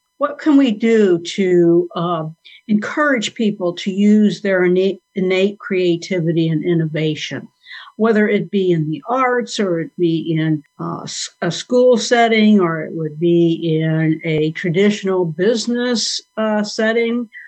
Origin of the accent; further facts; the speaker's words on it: La Porte, Indiana, United States; I come from LaPorte, and I have lived in Northwest Indiana my entire life, with the exception of 4 years when I went to Indiana University down in Bloomington.